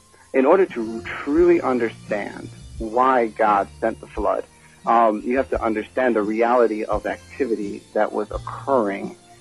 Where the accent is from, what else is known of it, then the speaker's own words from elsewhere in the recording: Cleveland, Ohio, United States; born there; So I was born in Cleveland, Ohio. After graduating high school, I went to college at The Ohio State University